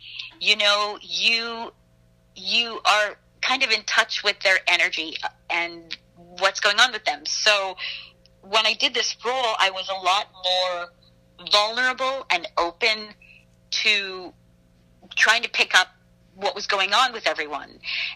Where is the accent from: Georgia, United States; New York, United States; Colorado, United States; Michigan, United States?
New York, United States; And then also I'm from Long Island. So I really felt very close to the material.